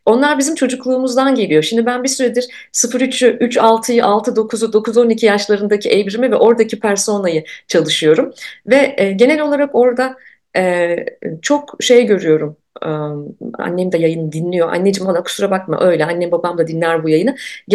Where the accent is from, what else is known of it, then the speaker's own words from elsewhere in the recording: Ankara, Turkey; Ankaralıyım ben, tutkulu bir Ankaralıyım. Eski Ankara'nın o sokakları, sokak kültürü falan.